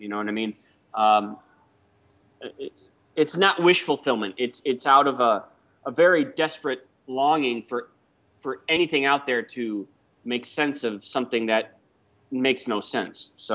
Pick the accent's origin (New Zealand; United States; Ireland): Ireland; And I'm Irish.